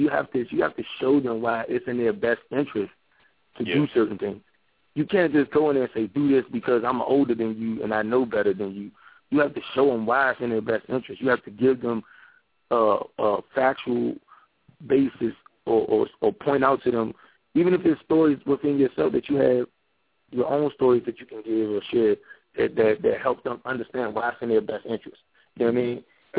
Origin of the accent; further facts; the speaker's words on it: Washington, District of Columbia, United States; I grew up in Southeast D.C.